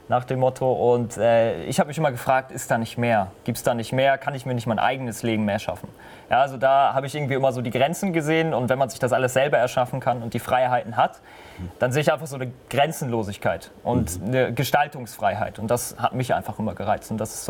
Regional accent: Oldenburg, Lower Saxony, Germany; born there; now in Hamburg, Germany; Ich komme ja gebürtig aus Oldenburg, nicht hier aus Hamburg wie Alex.

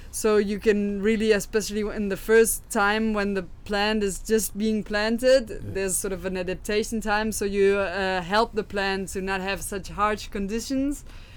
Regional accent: Germany; also born or lived in Netherlands; Well, in general, I'm from Germany, and I studied in Holland, and my main topic has always been sustainability of water usage.

